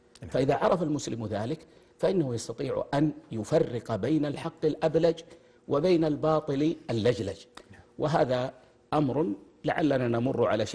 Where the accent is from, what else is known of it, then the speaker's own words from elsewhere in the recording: Saudi Arabia; أن يدخلوا بلادنا المملكة العربية السعودية